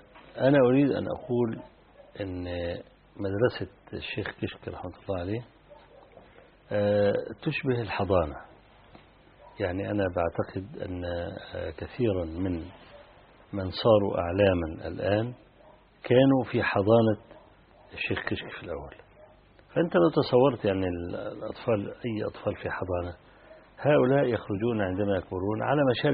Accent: Egypt; والمؤتمر السكاني اللي كان عندنا في مصر

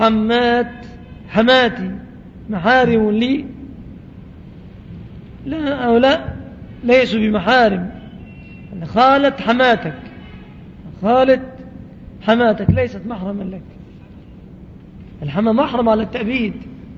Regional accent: Egypt; لكن في بلادنا مصر يذهب الزوج قليل المروءة

